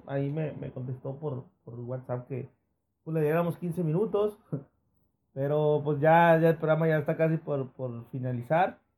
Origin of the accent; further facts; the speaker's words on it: Tijuana, Baja California, Mexico; los que somos de Tijuana